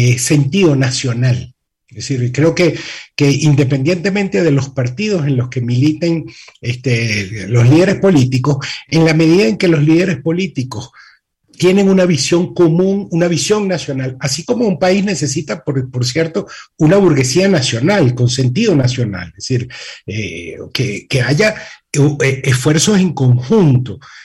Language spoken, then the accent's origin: Spanish; Venezuela; somos venezolanos y somos demócratas sobre todo